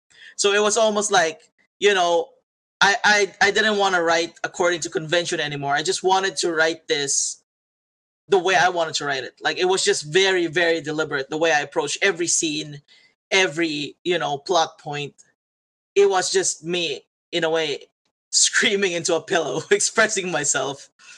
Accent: Philippines; they see me say I'm, you know, I'm Filipino, and then they see the names that my characters have

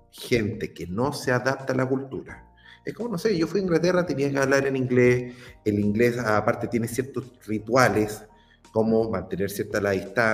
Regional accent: Antofagasta, Chile; yo soy de Antofagasta

